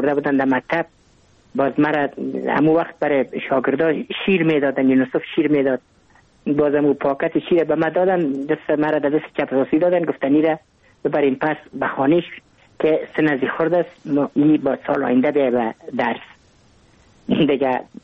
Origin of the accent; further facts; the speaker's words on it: Kabul, Afghanistan; ما متولد کابل هستم، در نایی اول کابل تولد شدیم.